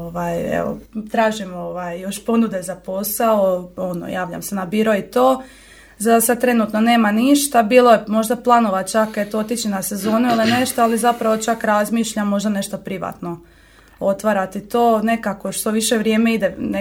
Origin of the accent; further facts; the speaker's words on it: Slavonski Brod, Brod-Posavina County, Croatia; Ja sam iz Slavonskog Broda.